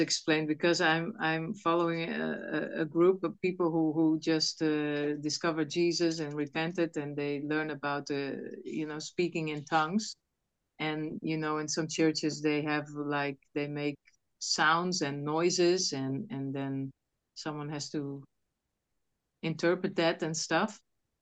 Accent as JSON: {"language": "English", "region": "Friesland", "country": "Netherlands", "first_language": "Frisian", "second_language": "English", "said": "but usually I speak in Frisian, so that Dutch is not my mother tongue actually."}